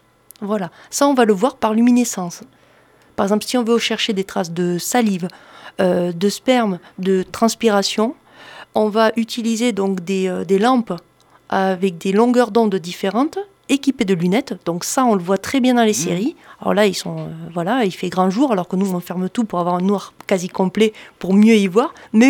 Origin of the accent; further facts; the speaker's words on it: Occitanie, France; il fait tellement bon vivre chez nous en Lozère